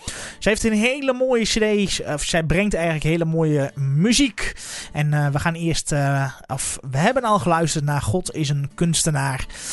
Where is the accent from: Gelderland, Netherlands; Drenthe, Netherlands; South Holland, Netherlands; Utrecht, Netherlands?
Gelderland, Netherlands; Kampenveen; born there; Nou, dus tussen Kampen en Wezep, daar ligt Kampenveen. Mijn geboorteplaats, waar ik ben geboren vroeger.